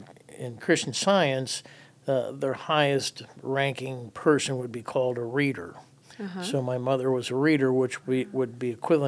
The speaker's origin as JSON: {"language": "English", "town": "Copley", "region": "Ohio", "country": "United States", "tie": "born or raised there", "said": "Well, I was raised in North Hill area until about sixth grade, and then I moved to Copley."}